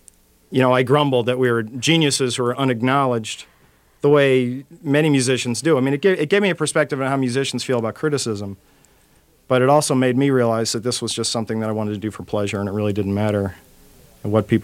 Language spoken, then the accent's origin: English; New Jersey, United States; also born or lived in Brooklyn, New York / Long Island; I was born in New York City. I was born in Brooklyn. Grew up in suburban New Jersey and on Long Island.